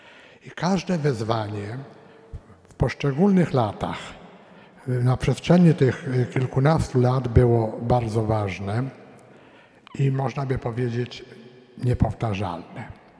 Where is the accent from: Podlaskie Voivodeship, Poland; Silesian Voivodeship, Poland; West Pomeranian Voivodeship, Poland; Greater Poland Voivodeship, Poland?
Silesian Voivodeship, Poland; Pochodzę z tradycyjnej rodziny katolickiej, mieszkającej w dużym mieście na Śląsku. W chwili obecnej, w moich czasach, kiedy ja mieszkałem tam, to było to jeszcze województwo krakowskie.